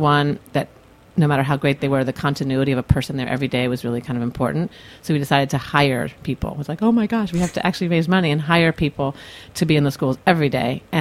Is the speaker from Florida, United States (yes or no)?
yes; Florida, United States; And so we really hope to be, that's my home state. So I don't know sort of how that all happened. But we hope to be doing a lot more work in Florida and really around this country.